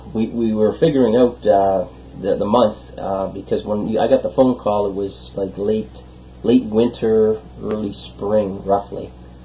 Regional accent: Jackson's Point, Ontario, Canada; I'm from Jackson's Point

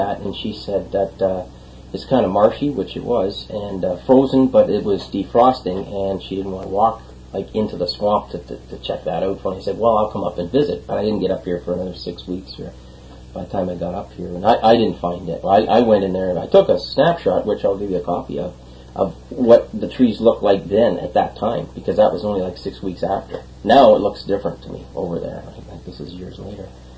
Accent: Jackson's Point, Ontario, Canada; I'm from Jackson's Point

